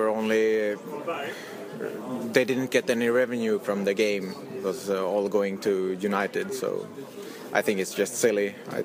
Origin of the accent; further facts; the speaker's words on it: Stockholm, Stockholm County, Sweden; English is a second language; and I'm from Stockholm, Sweden.